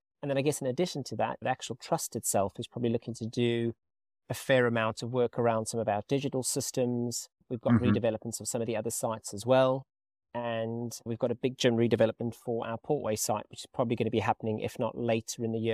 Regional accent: South Africa; Look, for those who don't know, I grew up in South Africa. I had the benefit of running, swimming, playing sport every day of the week. I had the benefit of good weather.

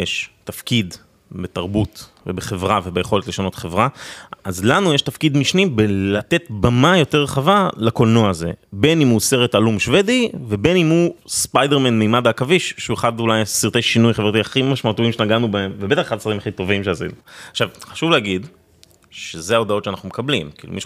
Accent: Beit Shemesh, Jerusalem District, Israel; מבית שמש, בתור ילדה הייתי רואה מלא סרטים עם אמא שלי

